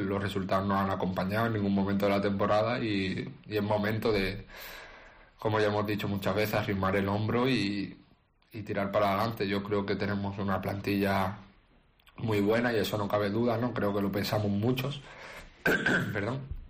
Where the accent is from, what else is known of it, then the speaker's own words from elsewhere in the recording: Málaga, Andalusia, Spain; No por no celebrar soy menos o más malaguista, al final es mi tierra, ¿no?